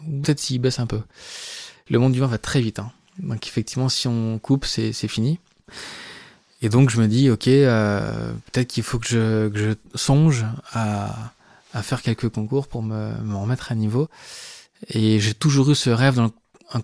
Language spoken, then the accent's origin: French; Beaune, Bourgogne-Franche-Comté, France; born there; je suis né aux Hospices de Beaune, entre Noël et le jour de l'an, le 28 décembre 85.